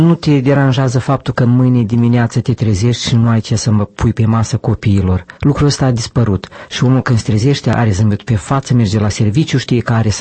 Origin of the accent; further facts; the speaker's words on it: Moldova; moved away as an adult; Eu când am plecat din Republica Moldova, am avut mari dificultăți pentru a-mi face echivalența la diploma mea